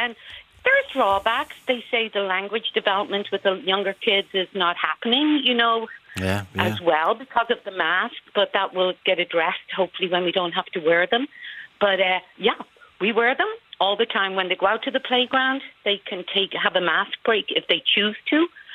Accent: Dublin, Leinster, Ireland; I'm from Dublin.

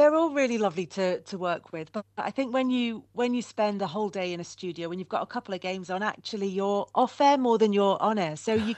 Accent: Southport, North West England, United Kingdom; I feel like I'm Scottish, but also a bit Scouse from that air. But then I'm Southport, so I can't be properly Scouse.

